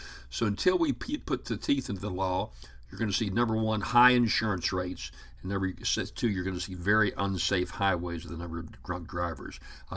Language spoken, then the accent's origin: English; Louisiana, United States; Wanted to give you a comment about drunk driving in my home state of Louisiana.